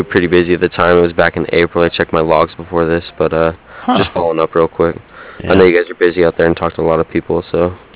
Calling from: Cardiff, California, United States

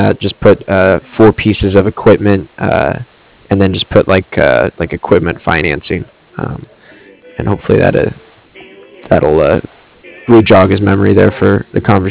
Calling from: Cardiff, California, United States; I'm calling from Cardiff. It's spelled C-A-R-D-I-F-F, as in Frank.

